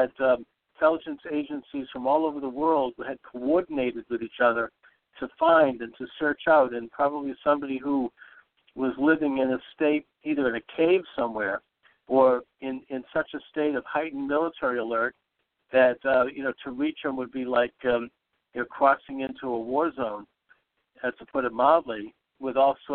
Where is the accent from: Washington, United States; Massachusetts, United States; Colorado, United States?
Massachusetts, United States; Boston